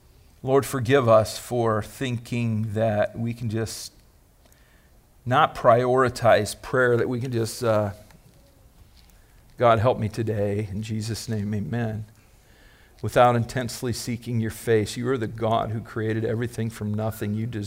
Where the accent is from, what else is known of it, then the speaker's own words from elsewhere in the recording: Ohio, United States; For those of you who are new to our fellowship, I'm from Ohio, so...